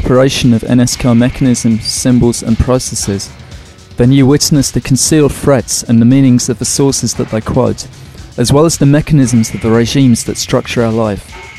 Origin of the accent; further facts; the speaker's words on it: London, United Kingdom; I'm a theorist from London